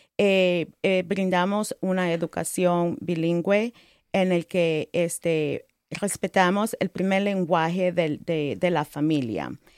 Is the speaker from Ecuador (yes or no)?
yes; Ecuador; soy ecuatoriana, muy orgullosa de mi cultura.